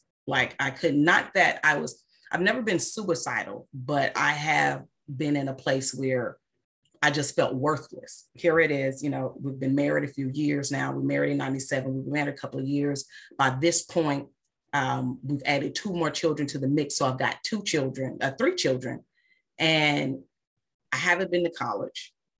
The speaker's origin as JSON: {"language": "English", "region": "Mississippi", "country": "United States", "said": "I'm from Mississippi, from a small town in Mississippi. Black people don't do that."}